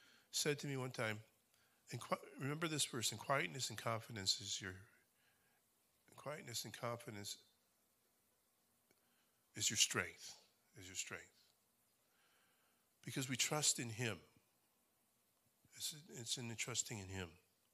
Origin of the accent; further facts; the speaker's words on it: Cleveland, Ohio, United States; I'm from Cleveland, Ohio. Yes, you may pity me.